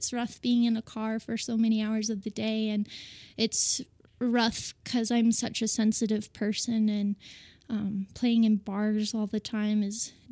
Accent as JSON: {"language": "English", "town": "Gardnerville", "region": "Nevada", "country": "United States", "tie": "born or raised there", "also_born_or_lived": "South Lake Tahoe", "said": "I was born in South Lake Tahoe, California, and then I split my time between Tahoe and Gardnerville, so I'm definitely a small town gal."}